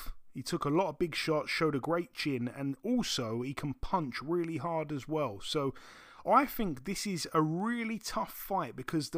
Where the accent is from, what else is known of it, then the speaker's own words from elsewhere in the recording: United Kingdom; because I'm British, the way I'm going to say this name is going to sound quite silly.